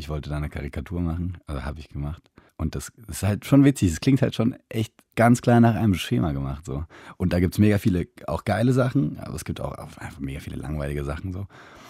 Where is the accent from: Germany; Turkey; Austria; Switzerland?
Switzerland; Ich bin bestimmt die Hälfte der Zeit in Deutschland und die deutschen News gehen nicht an mir vorbei, nur weil ich aus der Schweiz bin sozusagen.